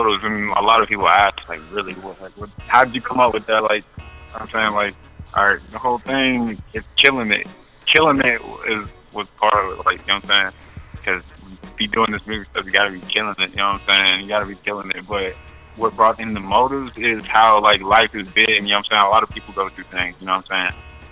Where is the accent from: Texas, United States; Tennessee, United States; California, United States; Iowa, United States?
Tennessee, United States; Springfield; I'm actually from Springfield, Tennessee.